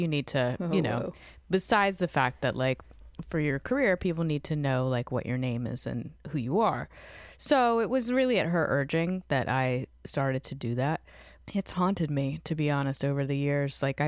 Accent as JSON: {"language": "English", "town": "Fredericksburg", "region": "Virginia", "country": "United States", "tie": "born or raised there", "said": "Yeah, I grew up in Virginia, a town called Fredericksburg, which has a college in it and is, you know, an hour from D.C. and an hour from Richmond."}